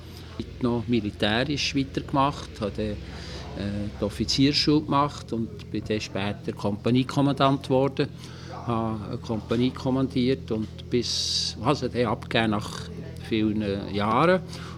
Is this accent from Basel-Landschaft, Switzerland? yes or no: no; Rüeggisberg, Bern, Switzerland; born there; Und ich bin in Zrickisberg geboren. 1935, ich war jetzt 75